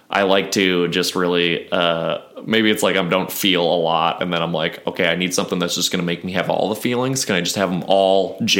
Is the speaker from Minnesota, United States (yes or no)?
yes; Duluth, Minnesota, United States; Yes, from Duluth, Minnesota. So they started out there, going to college there. So I saw them a couple times when I was there